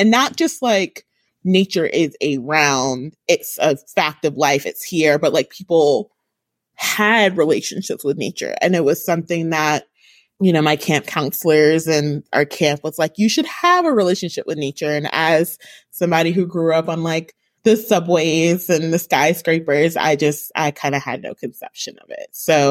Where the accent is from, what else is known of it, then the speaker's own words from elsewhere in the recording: New York City, New York, United States; So as a child, I grew up in New York City, primarily in Brooklyn and et cetera, you know, just kind of having the city as a playground.